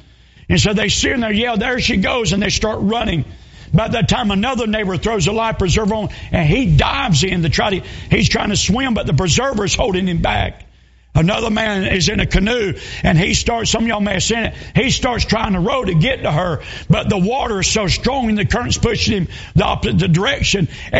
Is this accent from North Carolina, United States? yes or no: yes; North Carolina, United States; We lived in the lower foothills for years. And I'm from North Carolina.